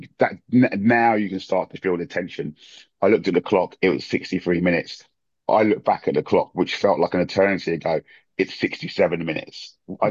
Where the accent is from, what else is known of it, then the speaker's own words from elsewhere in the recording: London, United Kingdom; Well, I am from London, but I also can be from Australia.